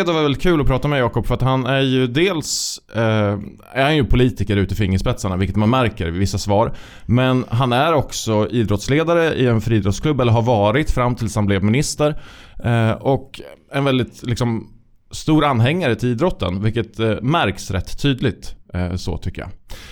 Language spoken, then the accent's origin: Swedish; Dalarna County, Sweden; Nej, det är jag inte. Jag är från Dalarna, ja.